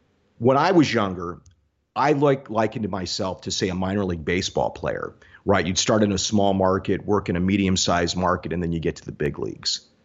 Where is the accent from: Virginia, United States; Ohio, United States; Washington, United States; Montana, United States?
Washington, United States; Anyway, I get to go cover this huge event in my hometown with Ichiro, doing all these stories, going live back to Denver.